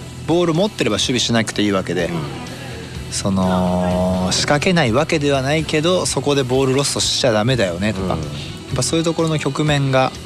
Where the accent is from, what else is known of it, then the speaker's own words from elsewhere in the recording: Chiba, Japan; also born or lived in Tohoku; 僕やっぱまあ千葉出身で東北12年いたんですけど